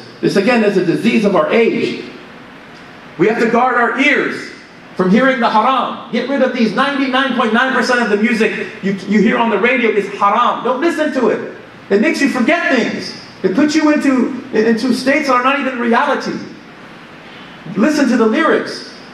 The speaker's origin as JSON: {"language": "English", "country": "Iran", "said": "I can pick on the Iranians because I'm from Iran."}